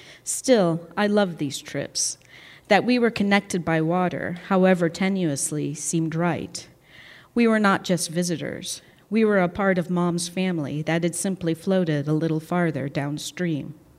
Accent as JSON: {"language": "English", "region": "Indiana", "country": "United States", "tie": "born or raised there", "said": "And I grew up in Indiana, and so this chapter talks about going back and forth between those two places."}